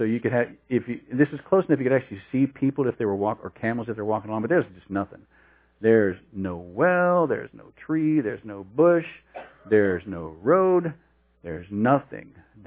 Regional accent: West Virginia, United States; I've been in some wildernesses back in where I grew up in West Virginia.

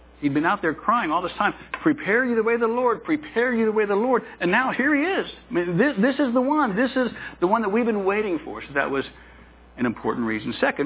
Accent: Parkersburg, West Virginia, United States; I'm from Parkersburg, just up the river, hour and a half.

